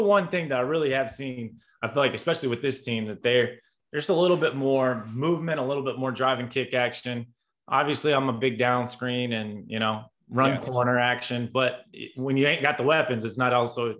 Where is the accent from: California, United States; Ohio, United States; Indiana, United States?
Indiana, United States; Not my hometown team, but you know, the team from my home state, very familiar with Coach Painter